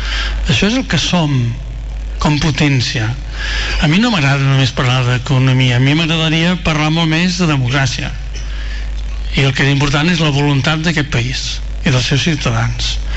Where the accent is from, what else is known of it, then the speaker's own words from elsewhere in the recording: Verges, Catalonia, Spain; jo sóc de Verges i em costa molt